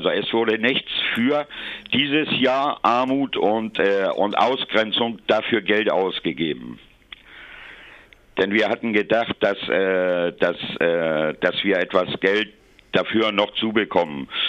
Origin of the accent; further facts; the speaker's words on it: Hamburg, Germany; now in Offenburg, Germany; Ich bin in Offenburg, ich bin aber original komme ich aus Norddeutschland, aus Hamburg.